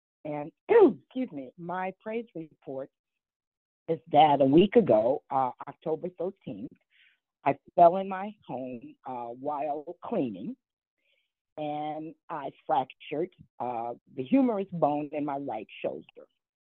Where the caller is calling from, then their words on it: Miami Beach, Florida, United States; I'm calling from Miami Beach, Florida.